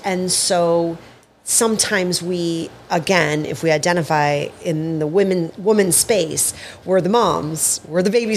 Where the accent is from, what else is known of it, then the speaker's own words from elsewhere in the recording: Midwest, United States; I had a lot of that, but I'm from the Midwest.